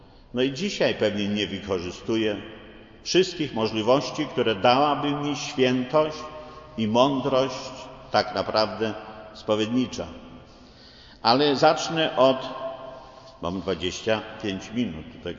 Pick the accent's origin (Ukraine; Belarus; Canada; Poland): Poland; Masovian Voivodeship; Ja pochodzę z diecezji płockiej